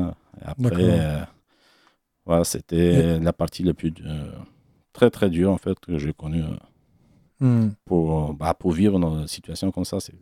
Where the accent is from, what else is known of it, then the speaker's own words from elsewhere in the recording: Athens, Attica, Greece; also born or lived in Rhodes; now in France; On a déménagé d'Athènes pour aller à l'île de Rhodes pour travailler les étés, quoi.